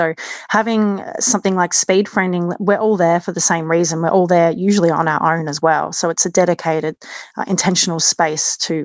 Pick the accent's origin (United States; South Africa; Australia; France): Australia; Perth, Western Australia; now in Christchurch, New Zealand; It started 10 years ago when I had moved from my hometown from Perth in Australia. I moved to New Zealand to Christchurch, and I was very lonely.